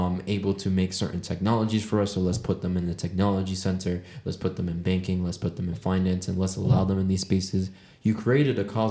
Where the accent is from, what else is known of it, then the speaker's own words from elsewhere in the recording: Bronx, New York, United States; I'm a kid from Bronx.